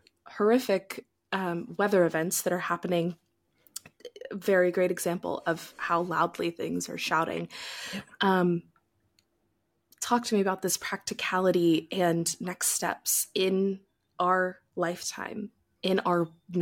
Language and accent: English; Texas, United States; And I grew up in Texas. And so the language that I was gifted was Southern Baptist Christianity.